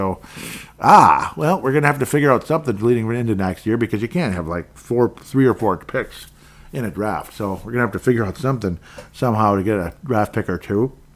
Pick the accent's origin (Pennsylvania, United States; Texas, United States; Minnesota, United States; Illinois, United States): Minnesota, United States; Golden Valley; At least I have a New York personality, even though I'm from Golden Valley, Minnesota.